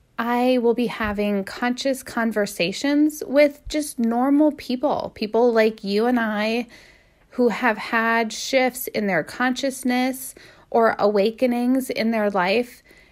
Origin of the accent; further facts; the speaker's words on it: Midwest, United States; I was raised in the Midwest with basically a traditional biblical worldview.